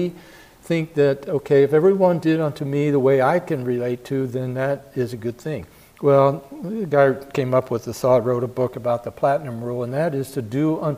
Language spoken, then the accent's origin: English; Philadelphia, Pennsylvania, United States; I grew up in Philadelphia.